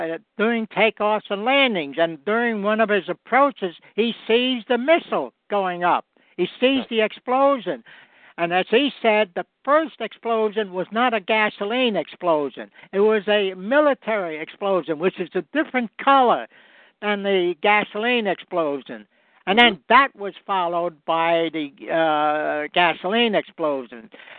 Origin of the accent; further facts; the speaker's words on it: New Jersey, United States; I grew up in the Great Depression in New Jersey, and it was rough, and it's going to be a lot rougher.